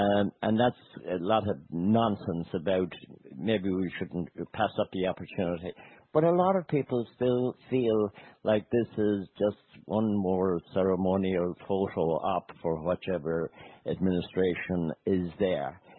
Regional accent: Ireland; if we as Irish have something to put on the table that makes sense

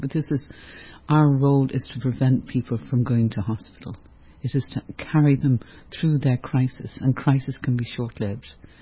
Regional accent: Dublin, Leinster, Ireland; So, as you said, I'm from Dublin, I'm from Ireland, and I'm also a psychologist. I had 12 years ago, I had my own little practice in Dublin

